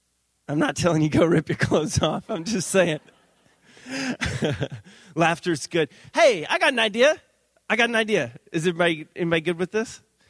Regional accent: Texas, United States; now in Harrisburg, United States; We come from Texas. We just moved up here a few months ago. We go to Life Center in Harrisburg.

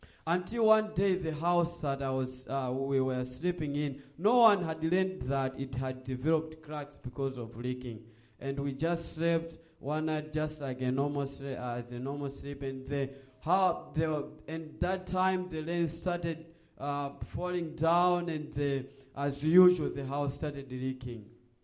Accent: Malawi; I'm originally from Malawi, and I grew up in a family of four, my mom, my dad, and my two sisters and a brother.

